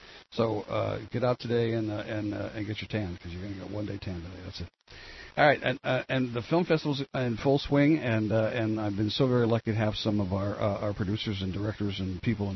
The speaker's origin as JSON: {"language": "English", "town": "East Orange", "region": "New Jersey", "country": "United States", "lives_now": "San Luis Obispo, United States", "said": "Yeah, I was from Essex. I was born in East Orange."}